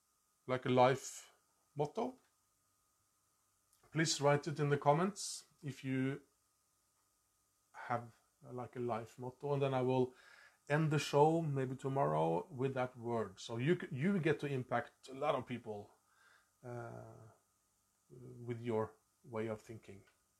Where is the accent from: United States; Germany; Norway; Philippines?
Norway; English is a second language; Growing up in Norway with one TV channel and one radio channel, and we had like one radio show a week where we could listen to pop music.